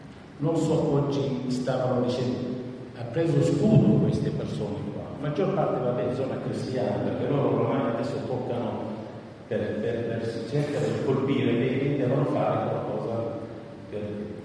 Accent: Syria; Italian is a second language; c'è 23 milioni in Siria, sono 20 milioni che appoggiano lo Stato, ma io appoggio il mio paese, io non appoggio un ministro, un ufficiale, un qualcosa. Io voglio che conserva il mio paese lo stesso, che rimani come prima.

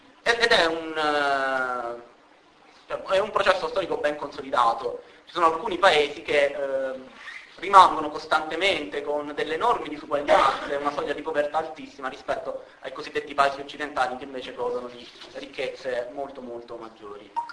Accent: Pescara, Abruzzo, Italy; Io vengo da Pescara

